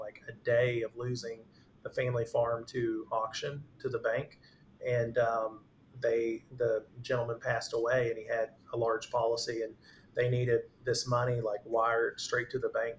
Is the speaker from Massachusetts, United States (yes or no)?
no; Bardstown, Kentucky, United States; I grew up in Bardstown, about an hour south of where we're at in southern Indiana, kind of bourbon capital of the world, so to speak.